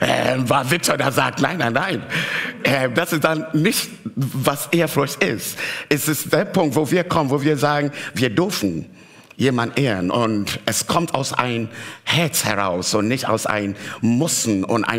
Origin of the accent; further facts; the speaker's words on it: Ghana; German is a second language; ich komme aus Ghana